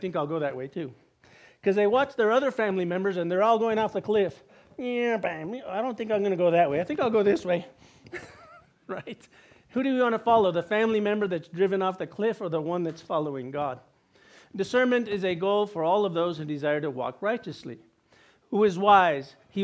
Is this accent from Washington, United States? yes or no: no; Pecos, New Mexico, United States; I grew up with him in Pecos, New Mexico. We went to high school together.